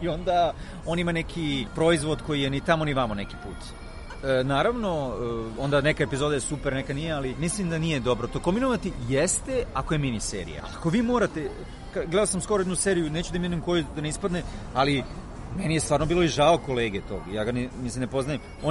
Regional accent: Belgrade, Serbia; Da, ja sam u detinjstvu prvo na Karaburmi

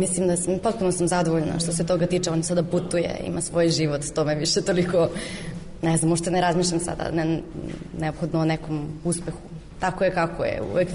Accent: Kladovo, Bor District, Serbia; also born or lived in Belgrade / Romania; otišla sam u Rumuniju, jednostavno, otišla sam na nedelju dana, a ostala 13 godina. Odrasla sam u Kladovu, a upisala sam pravni u Beogradu

